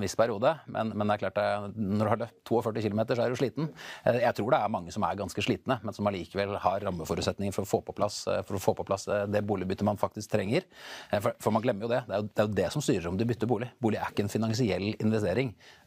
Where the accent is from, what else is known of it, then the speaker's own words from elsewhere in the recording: Vestfold, Norway; Jeg kommer fra Vestfold